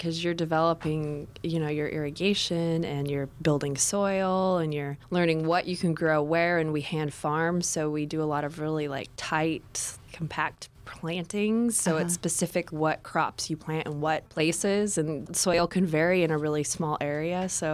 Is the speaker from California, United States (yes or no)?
yes; Freshwater, California, United States; also born or lived in Fortuna; I'm from here. I was born and raised. I was born in Fortuna, raised in freshwater. We always had chickens and a cow, and we had some country, some space.